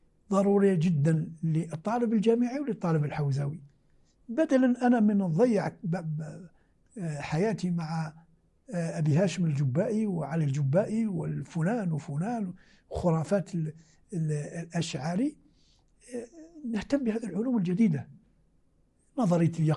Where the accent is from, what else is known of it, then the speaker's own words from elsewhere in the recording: Algeria; now in Qom, Iran; قلت لكم البارحة كنت في تدريس المنطق للجامعيين عندنا في الجزائر